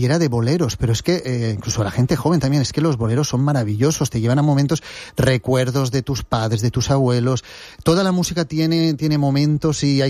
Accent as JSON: {"language": "Spanish", "town": "Cocentaina", "region": "Valencian Community", "country": "Spain", "tie": "born or raised there", "said": "mi pueblo donde nací es Cocentaina, y me he criado en el ambiente de la banda de música."}